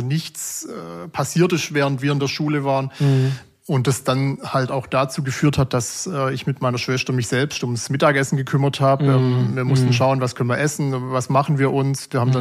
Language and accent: German; Baden-Württemberg, Germany; born there; Ja, meine Kindheit, also ich bin 1988 geboren in der Nähe von Stuttgart